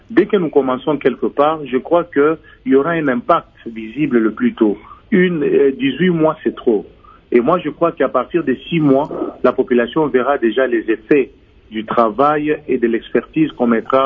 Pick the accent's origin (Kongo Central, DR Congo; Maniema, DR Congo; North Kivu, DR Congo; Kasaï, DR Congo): Maniema, DR Congo; chez nous au Maniema, en priorité, nous devons d'abord désenclaver la province.